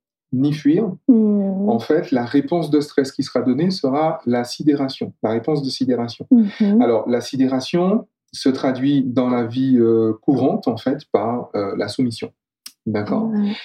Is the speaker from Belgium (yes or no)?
no; Martinique; Je suis martiniquais et en Martinique, il y a beaucoup de serpents.